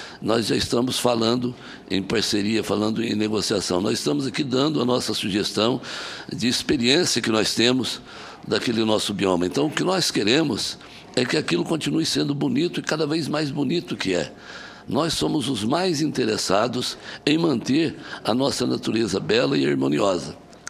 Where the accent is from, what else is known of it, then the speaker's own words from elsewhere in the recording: Minas Gerais, Brazil; Nós que nascemos ali na Serra da Canastra, nós que somos filhos, netos e bisnetos de canastreiros